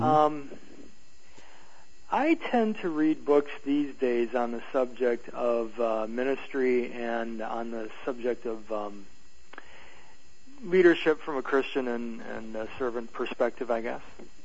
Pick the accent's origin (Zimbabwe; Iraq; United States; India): United States; Watertown, Wisconsin; Yes, I grew up in Watertown, which is about an hour west of Milwaukee, right between Milwaukee and Madison.